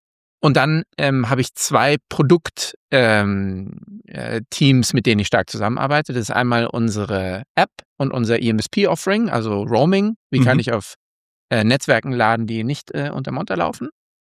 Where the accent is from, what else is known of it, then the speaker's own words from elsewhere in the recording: Berlin, Germany; now in Copenhagen, Denmark; Ich bin in Kopenhagen, bin ursprünglich Berliner